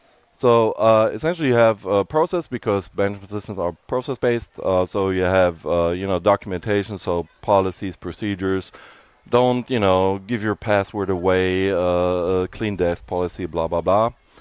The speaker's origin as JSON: {"language": "English", "country": "Germany", "second_language": "English", "said": "And obviously I'm from Germany, so."}